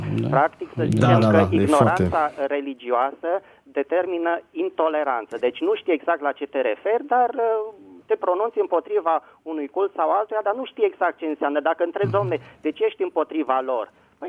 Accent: Bucharest, Romania; din București.

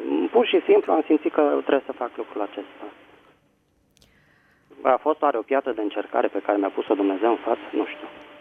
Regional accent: Bucharest, Romania; sunt din București.

